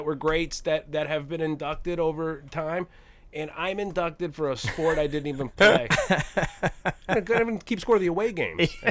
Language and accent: English; Cleveland, Ohio, United States; I grew up in the Cleveland area.